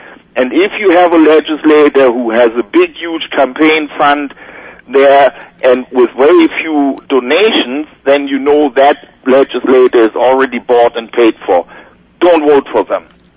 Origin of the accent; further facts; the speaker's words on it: Germany; English is a second language; I grew up near the Berlin Wall, you know, on the good side of Germany, you know, on the other side there was East Germany.